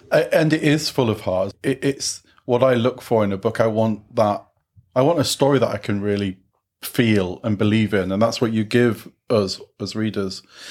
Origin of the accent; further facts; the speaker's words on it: York, Yorkshire and the Humber, United Kingdom; because I grew up in Yorkshire too, not far from Leeds and Batley, but I'm from York